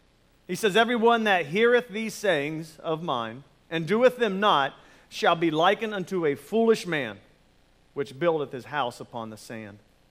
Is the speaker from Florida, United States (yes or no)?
yes; Daytona Beach, Florida, United States; along with being born and raised in Daytona, my dad's a plumbing contractor.